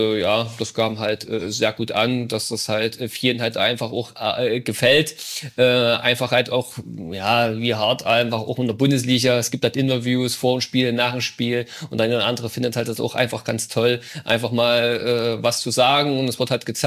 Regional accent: Bommersroda, Thuringia, Germany; ja, ich komme aus Bommersroda

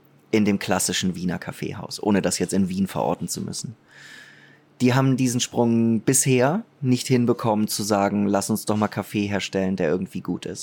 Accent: Germany; Jetzt ist es ja so, dass, ich bin Deutscher

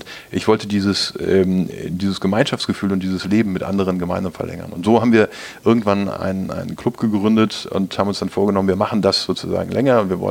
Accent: North Rhine-Westphalia, Germany; Für mich als Ostwestfale

